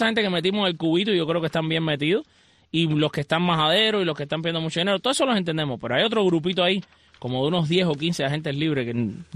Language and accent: Spanish; Bronx, New York, United States; yo soy nacido y criado en el Bronx y yo soy Yankee fan desde niño.